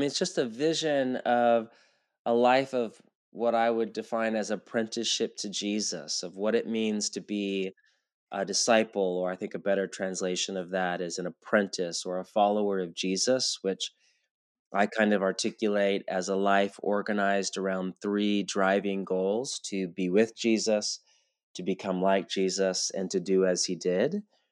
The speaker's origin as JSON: {"language": "English", "region": "California", "country": "United States", "said": "And I knew I'm from California, and I'd always kind of dreamed of, whenever my time was done pastoring in Bridgetown, of coming back here eventually for the second half."}